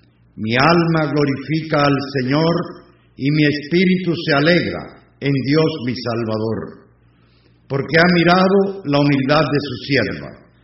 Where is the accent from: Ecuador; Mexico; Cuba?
Cuba; desde que empezamos a existir como pueblo, como cubanos, hace ya más de 400 años.